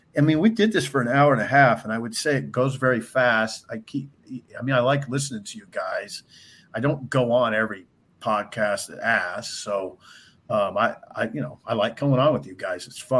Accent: Columbus, Ohio, United States; Yeah, the Columbus thing is big to me. I mean, it is. You guys are from my hometown, and that's important to me.

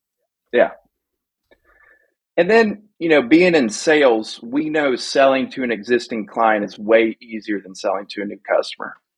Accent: Alabama, United States; I mean, I'm from Alabama, so I'm pretty bad at math

